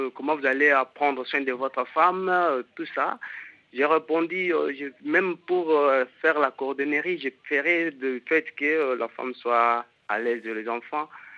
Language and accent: French; Kasaï-Central, DR Congo; je suis en République démocratique du Congo. En fait, je suis du Kassai central. J'ai dit Kassai occidental.